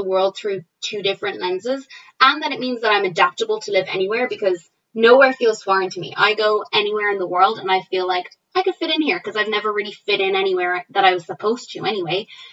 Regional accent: Ireland; So I'm born and raised here in Ireland my whole life, so, you know, obviously I'm Irish, and then my parents are Egyptian, so I'm Egyptian.

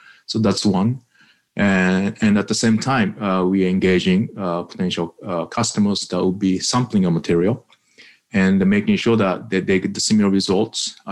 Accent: Japan; I grew up in Japan, so I my head is all metric

